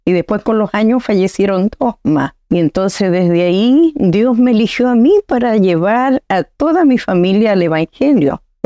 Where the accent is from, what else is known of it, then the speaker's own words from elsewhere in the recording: Fresia, Los Lagos, Chile; En aquellos años, en mi pueblo, que era Fresia, mi linda comuna, mi tierra natal